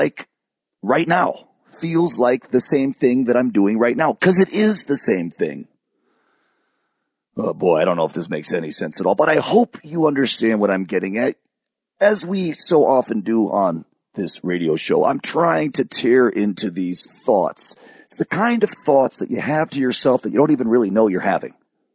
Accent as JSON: {"language": "English", "region": "California", "country": "United States", "tie": "born there", "said": "were walking around with palm trees and 75-degree weather in California. With all due respect to my home state or my birth state, I like cold weather."}